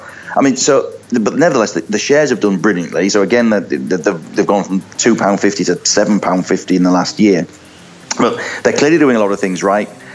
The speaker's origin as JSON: {"language": "English", "town": "York", "region": "Yorkshire and the Humber", "country": "United Kingdom", "tie": "born or raised there", "said": "It's actually a company based in my hometown of York"}